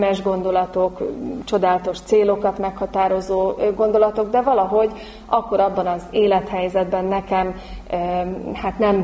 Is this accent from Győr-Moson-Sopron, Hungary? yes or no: yes; Győr, Győr-Moson-Sopron, Hungary; Győri lévén, a Győr Nádorvárosi gyülekezetbe jártunk, testvéreimmel, édesapámmal együtt